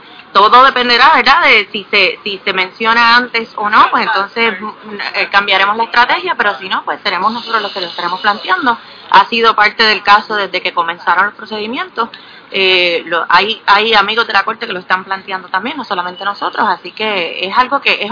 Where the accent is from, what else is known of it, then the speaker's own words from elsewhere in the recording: Puerto Rico; Soy la única mujer, soy joven y soy puertorriqueña